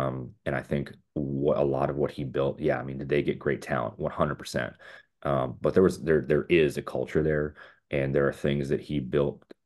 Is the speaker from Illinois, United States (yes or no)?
yes; Chicago, Illinois, United States; Deep dish Chicago. I'm from Chicago. Chicago guy.